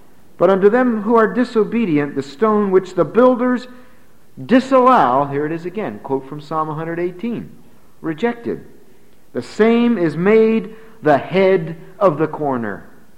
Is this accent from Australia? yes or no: no; Pennsylvania, United States; But I grew up in Pennsylvania, and in Bucks County, Pennsylvania, there's a lot of stone houses.